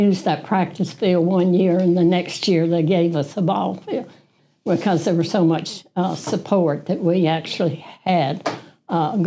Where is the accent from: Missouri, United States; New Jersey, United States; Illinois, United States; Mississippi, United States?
Mississippi, United States; I was from Sumpah County, Mississippi, which is down in the Delta. I have a rural background.